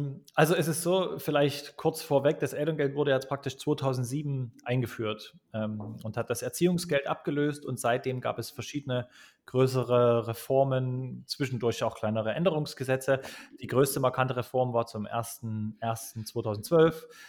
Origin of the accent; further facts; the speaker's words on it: Dresden, Saxony, Germany; ich komme aus Dresden